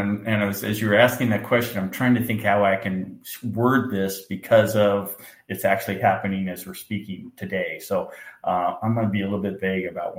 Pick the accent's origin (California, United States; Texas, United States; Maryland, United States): California, United States; And most of them I can't pronounce because I am from California.